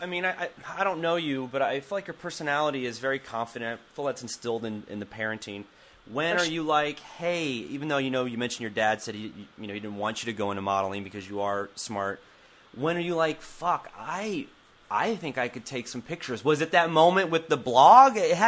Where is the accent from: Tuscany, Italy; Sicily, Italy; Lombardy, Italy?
Sicily, Italy; What part of Sicily? I am Sicilian